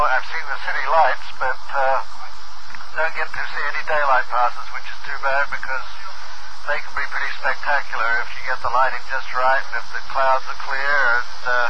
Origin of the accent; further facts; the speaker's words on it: Adelaide, South Australia, Australia; I'm from Adelaide originally. Over.